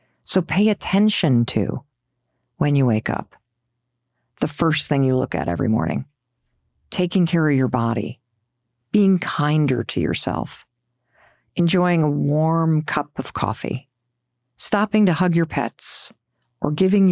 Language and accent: English; Michigan, United States; When I was really little, my parents were constantly working on this fixer-upper where I grew up in Western Michigan.